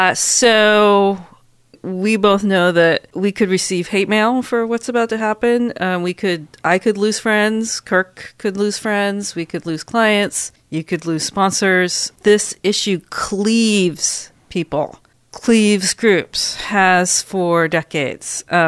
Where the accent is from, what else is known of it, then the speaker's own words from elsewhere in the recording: United States; because as an American Jew, I've been expected to have a formulated opinion on everything that happens there my entire life